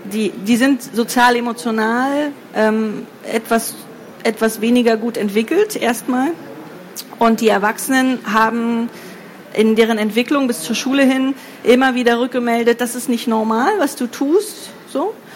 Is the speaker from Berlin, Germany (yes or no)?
yes; Berlin, Germany; Oh, ich komme aus Prenzlauer Berg. Bei uns ist so der Durchschnitt 4 Kinder.